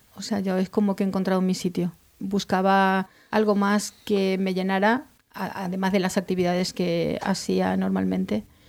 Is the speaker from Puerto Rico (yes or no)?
no; Argentina; now in Valencia, Spain; Yo soy argentina, llevo 25 años en España, en Valencia